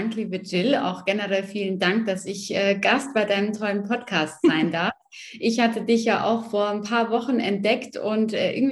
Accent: Munich, Bavaria, Germany; bin aus München und bin 27 Jahre alt

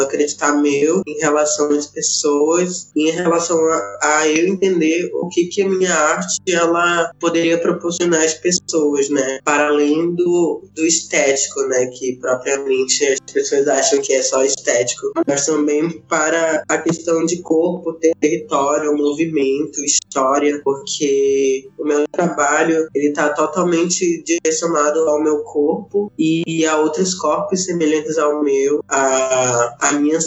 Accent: Manaus, Amazonas, Brazil; now in São Paulo, Brazil; sou indígena da etnia Moura, sou do estado do Amazonas, cidade de Manaus, localizado no norte do país. Atualmente moro no Sudeste, né, São Paulo.

